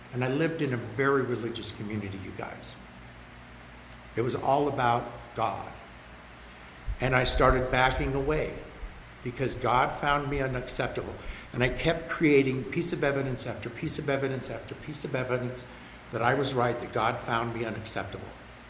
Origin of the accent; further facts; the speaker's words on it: Utah, United States; I grew up in Utah. Dude, you had to go to the state-owned liquor store to buy booze.